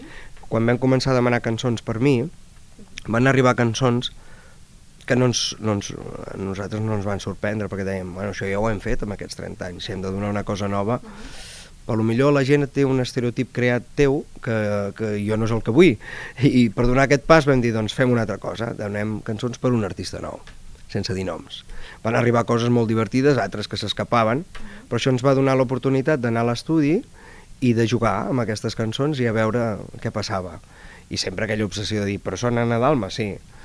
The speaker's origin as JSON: {"language": "Catalan", "town": "Sabadell", "region": "Catalonia", "country": "Spain", "said": "de fet sempre he reivindicat que sóc de Sabadell"}